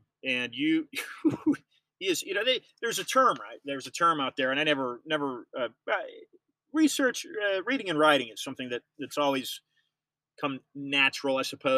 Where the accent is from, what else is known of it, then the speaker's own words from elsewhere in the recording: United States; I'm just a guy, I'm just an American citizen